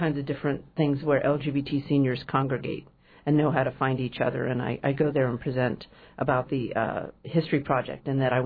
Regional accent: Oakland, California, United States; I'm a native San Francisco Bay Area, and I'm from Oakland

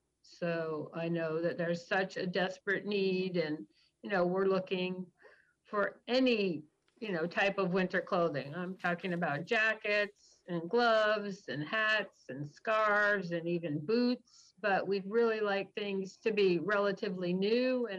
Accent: Juneau, Alaska, United States; also born or lived in Fairbanks; Well, I just want to add that I grew up in Juneau. I lived downtown on Gold Street, right behind the Baranoff Hotel. Since I was 3 years old, I've been in Juneau. I was born in Fairbanks

